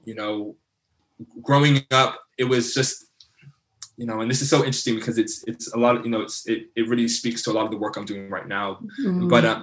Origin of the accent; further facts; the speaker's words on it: Bristol, South West England, United Kingdom; So I was born in Bristol, England. And so I'm a Bristol boy.